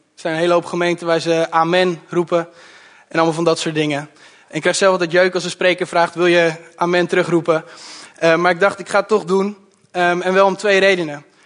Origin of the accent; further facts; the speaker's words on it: Ede, Gelderland, Netherlands; Ik ben 22 jaar. Ik kom uit Ede.